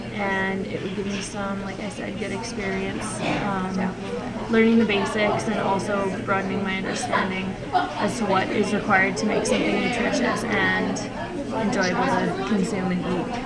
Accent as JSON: {"language": "English", "town": "Calgary", "region": "Alberta", "country": "Canada", "tie": "born or raised there", "lives_now": "Edmonton, Canada", "said": "I grew up in Calgary for most of my life and came up here specifically for school."}